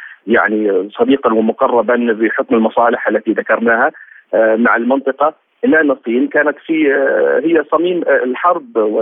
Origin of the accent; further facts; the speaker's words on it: Saudi Arabia; نناضل نحن كسعوديين وكعرب